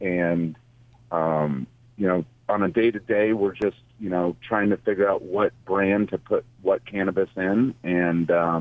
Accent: Santa Cruz, California, United States; I grew up in Santa Cruz, and I was on the board of directors of WAM, which is the Women Alliance of Medical Marijuana

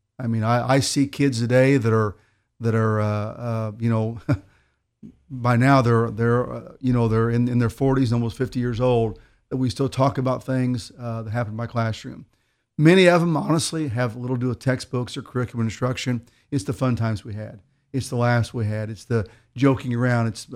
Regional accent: Clay City, Indiana, United States; Went to high school at Clay City. So I've lived here all my life. I've born and raised in Clay City. I live within a mile where I've always lived. Lived on a family farm. My house my grandpa built back in the 30s.

